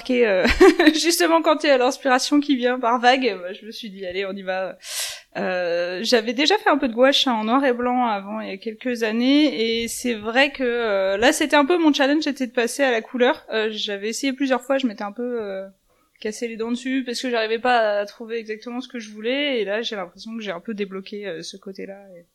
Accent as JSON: {"language": "French", "town": "Wimereux", "region": "Hauts-de-France", "country": "France", "tie": "born or raised there", "said": "faire quelque chose sur ma région natale et notamment ma ville natale, donc Huimereux, toute la côte d'Opale, Boulogne-sur-Mer."}